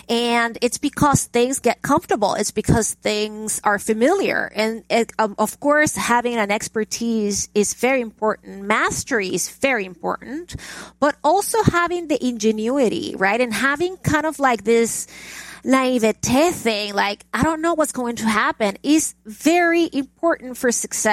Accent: Caracas, Capital District, Venezuela; I grew up in Caracas, Venezuela.

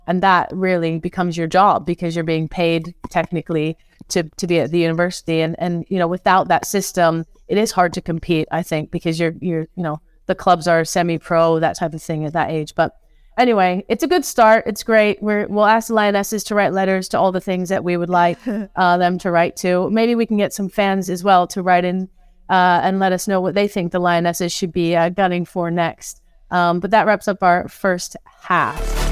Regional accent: New Zealand; I hate to say it as a Kiwi

